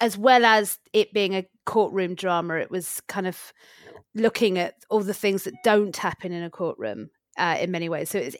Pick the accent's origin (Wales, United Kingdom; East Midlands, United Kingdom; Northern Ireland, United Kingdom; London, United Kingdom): London, United Kingdom; It's growing up in Stamford Hill.